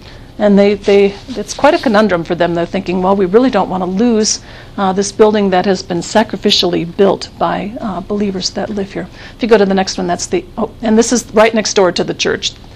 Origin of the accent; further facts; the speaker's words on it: United States; Because I am about as obviously American as they get.